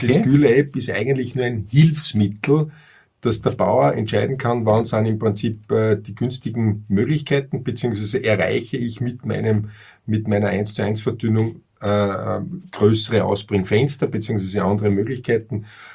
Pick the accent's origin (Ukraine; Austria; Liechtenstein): Austria; die wir bei uns in Österreich jetzt überlegen